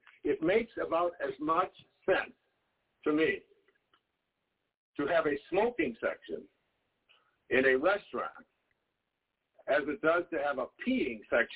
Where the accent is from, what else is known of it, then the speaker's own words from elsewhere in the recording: Michigan, United States; Remember the dandelions when I was growing up in Michigan? We had these dandelions.